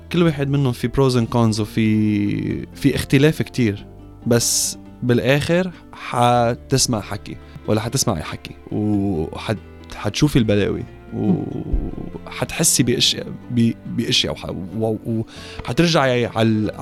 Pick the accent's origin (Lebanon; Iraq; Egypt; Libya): Lebanon; now in Australia; انا ما بقول انه انا استرالي، بقول انه انا لبناني وعربي ومسلم.